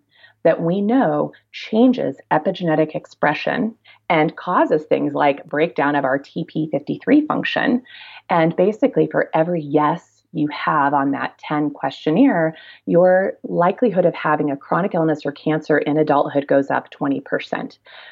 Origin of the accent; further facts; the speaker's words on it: Kansas, United States; I would be invited to things that, again, I'm from Kansas, okay?